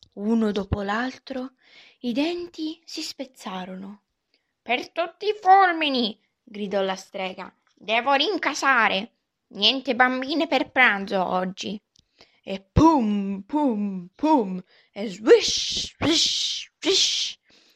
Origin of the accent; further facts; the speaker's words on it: Catania, Sicily, Italy; sono di Catania e ho 11 anni.